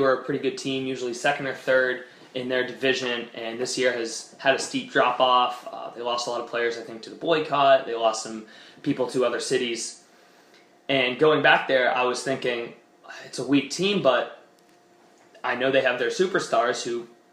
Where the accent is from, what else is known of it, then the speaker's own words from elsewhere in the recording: Pittsburgh, Pennsylvania, United States; So going to Pittsburgh, for me, my hometown, it was a big deal because I played for the Thunderbirds.